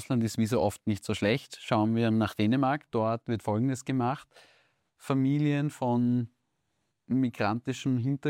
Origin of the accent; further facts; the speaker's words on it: Baden-Württemberg, Germany; ich meine, ich komme aus Baden, ja